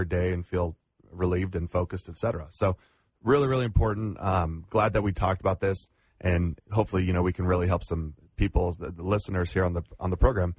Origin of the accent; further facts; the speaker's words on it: California, United States; as you said before, I'm from California, and I stay in these hotels